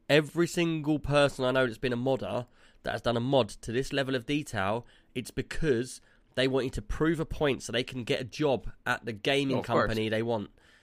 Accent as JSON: {"language": "English", "region": "London", "country": "United Kingdom", "said": "I'm from London. And right. I know all the different areas in London."}